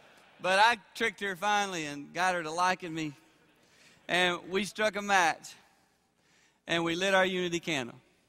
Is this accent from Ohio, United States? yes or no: no; South Carolina, United States; I grew up in South Carolina.